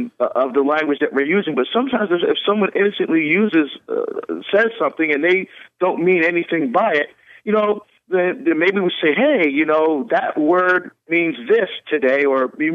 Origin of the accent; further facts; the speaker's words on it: Hillside, New Jersey, United States; I grew up in Hillside, New Jersey, a suburb really of Newark, in the Archdiocese of Newark.